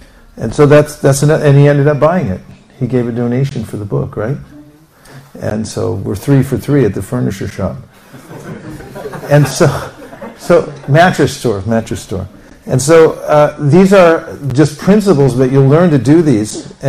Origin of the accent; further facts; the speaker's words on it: California, United States; I say, I'm from California.